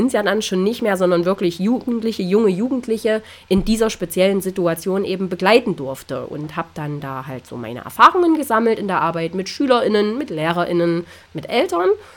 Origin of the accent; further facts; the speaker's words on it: Thuringia, Germany; Ich stamme aus Thüringen, ich stamme aus einem kleinen Dorf direkt an der Grenze von Thüringen und Sachsen, und da wollte ich gerne wieder hin.